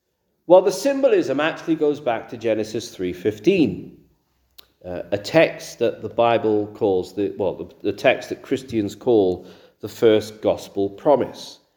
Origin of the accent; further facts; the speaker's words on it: Wales, United Kingdom; It's quite hard being a Welshman reading Revelation 12 because the great red dragon is in fact the devil.